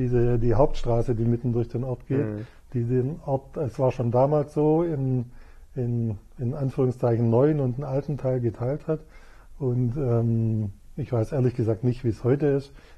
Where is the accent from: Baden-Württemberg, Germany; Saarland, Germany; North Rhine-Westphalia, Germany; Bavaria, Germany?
Baden-Württemberg, Germany; Oberjesingen; aufgewachsen bin ich in Oberjesingen, da liegt mein Herz, aber mittlerweile bin ich überzeugter Haslacher.